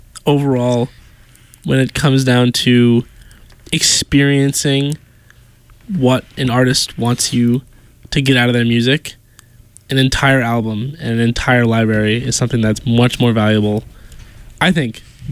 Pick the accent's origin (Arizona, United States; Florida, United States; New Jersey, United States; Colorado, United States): Florida, United States; I'm from Florida.